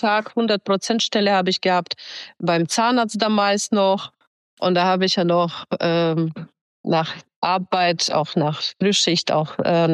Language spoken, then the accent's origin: German; Kyrgyzstan; now in Germany; weil ich komme aus Kirgisistan und da haben wir keine Möglichkeit gehabt, so schnell zum Arzt zu kommen